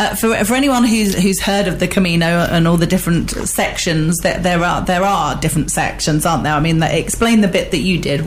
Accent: United Kingdom; I'm British

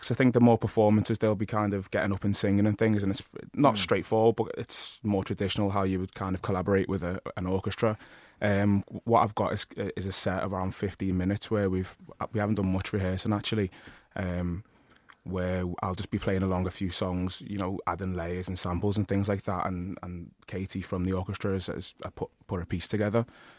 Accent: Liverpool, North West England, United Kingdom; I'm from Liverpool, from Toxteth.

